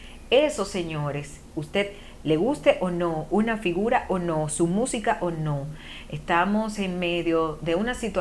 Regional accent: Dominican Republic; Y este es el momento que nosotros como dominicanos pues hagamos lo propio.

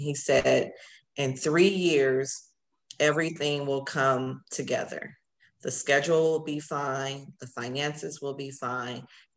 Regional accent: Los Angeles, California, United States; I was born in Cincinnati Hospital. I'm from LA.

